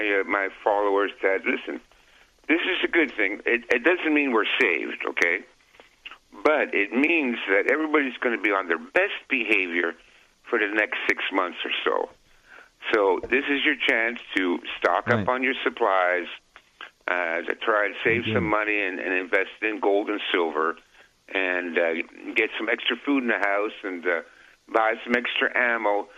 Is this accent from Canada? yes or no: yes; Canada; accent: Canadian; Well, that's my Canadian accent, so we'll have to.